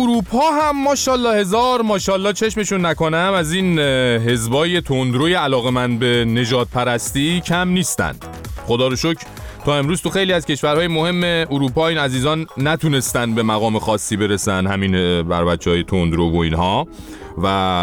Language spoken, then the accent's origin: Persian; Iran; البته خب بگم ما چون ایرانی هستیم